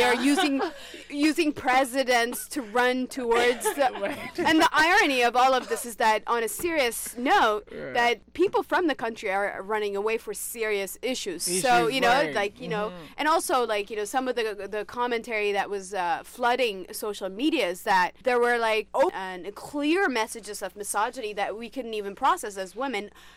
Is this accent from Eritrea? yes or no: yes; Eritrea; I'm originally from Eritrea.